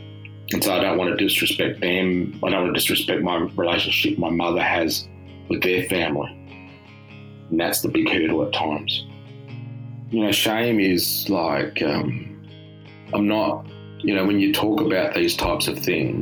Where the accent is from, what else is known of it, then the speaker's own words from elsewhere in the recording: Mount Gambier, South Australia, Australia; born there; I live in Adelaide. I was born in Mount Gambier, South Australia.